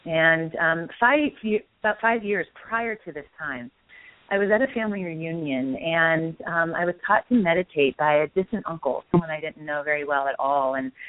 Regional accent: Lake Tahoe, Nevada, United States; moved away as an adult; So I grew up in Lake Tahoe, Nevada, and I moved to Washington, D.C. in my early 20s with my former husband.

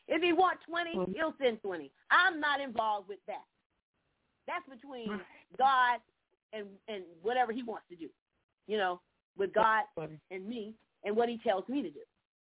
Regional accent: Orlando, Florida, United States; no, I'm originally from Orlando. I do have some education.

